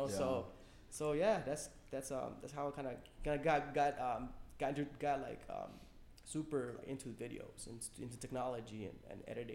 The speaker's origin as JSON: {"language": "English", "country": "Sudan", "also_born_or_lived": "Egypt", "moved": "yes", "said": "because I come from Sudan. I was born in Sudan, and then we moved to Egypt."}